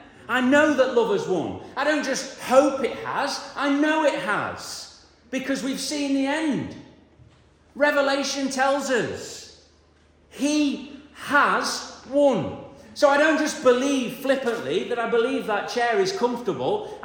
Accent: United Kingdom; But I can believe in God, and because I was brought up in the United Kingdom, that makes me a Christian.

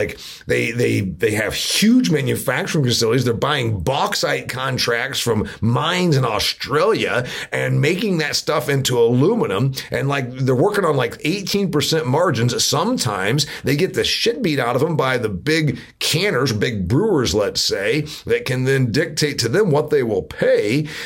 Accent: Indiana, United States; My home state of Indiana, since I just mentioned it, was home to 100 manufacturers of automobiles about a century ago.

